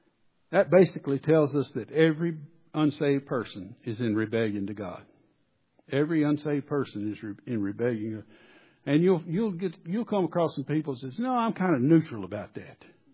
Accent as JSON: {"language": "English", "region": "Arkansas", "country": "United States", "tie": "born or raised there", "lives_now": "Salt Lake City, United States"}